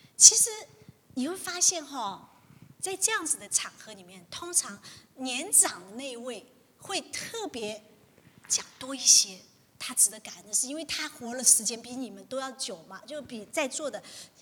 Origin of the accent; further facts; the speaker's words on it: China; 就像我们中国人的这个，像什么过新年还是中秋节